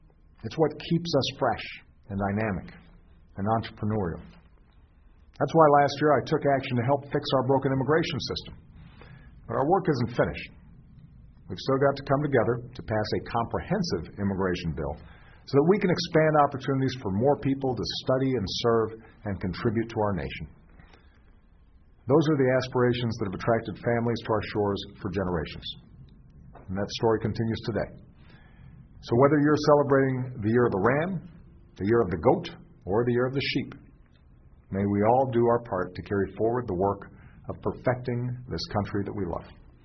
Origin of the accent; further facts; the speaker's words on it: Hawaii, United States; the parades, fireworks, and gatherings that surrounded the Lunar New Year when I was growing up in Hawaii.